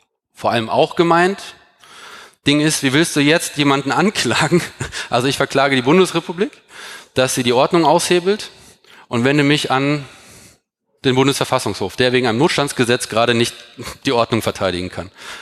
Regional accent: North Rhine-Westphalia, Germany; Und in Nordrhein-Westfalen, da wo ich herkomme

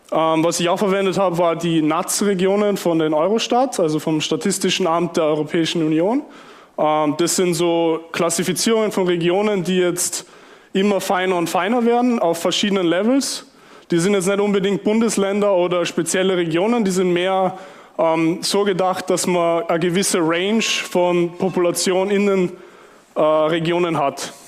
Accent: Salzburg, Austria; aus Salzburg und ich erzähle euch ein bisschen was über OpenStreetMap. Ich hoffe, ihr versteht meinen Dialekt.

